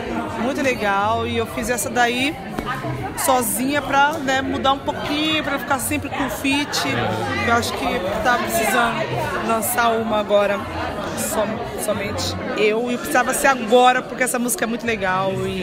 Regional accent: São Paulo, Brazil; born there; quando nasci na Vila Brasilândia, quando era criança e tal.

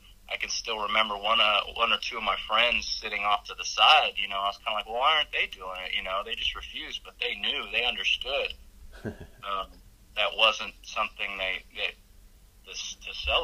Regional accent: Sapulpa, Oklahoma, United States; when I moved to Sepulpa, back to my hometown

